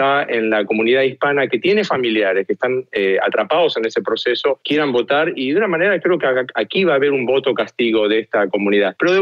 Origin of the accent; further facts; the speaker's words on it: Argentina; Yo soy argentino, nací en una dictadura militar, después crecí en otra y después finalmente en el 83 pudieron llegar a una democracia